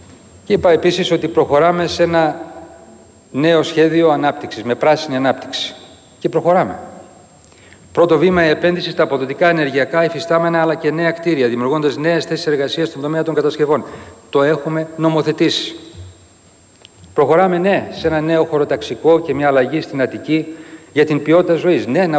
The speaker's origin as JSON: {"language": "Greek", "country": "Greece", "said": "είχα την εντύπωση ότι ήξερα για την πατρίδα μου, για την αρχαία Ελλάδα"}